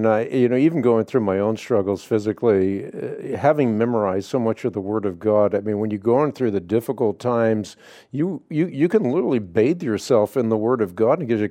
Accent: Netherlands; English is a second language; moved away; I'm Dutch. I was born in Holland, and when I go back to Holland, I just feel happy.

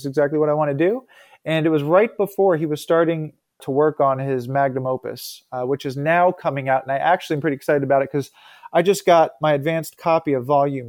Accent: Florida, United States; I'm from South Florida. I'm from Fort Lauderdale.

